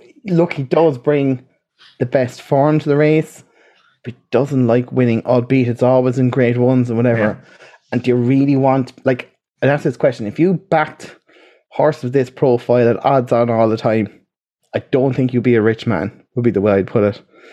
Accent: Munster, Ireland; now in -; I'd speak that sort of, like, I'm from West Cork, but not all the way west.

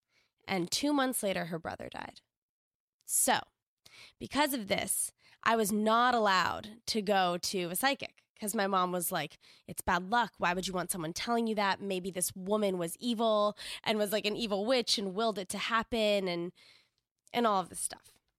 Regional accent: Washington, District of Columbia, United States; And I grew up in Washington, D.C., where little psychic shops were all over the place. I grew up in Georgetown, where I would pass them all the time as a child

